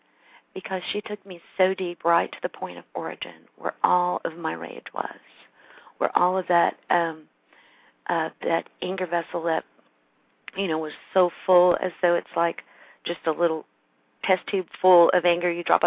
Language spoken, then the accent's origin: English; Ireland; That might give you a little hint that I'm an Irish woman.